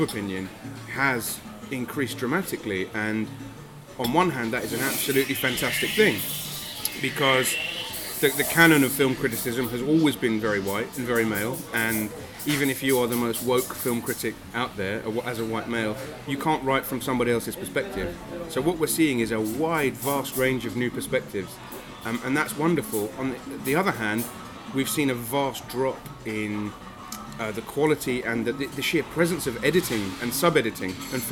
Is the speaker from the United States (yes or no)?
no; United Kingdom; obviously I'm British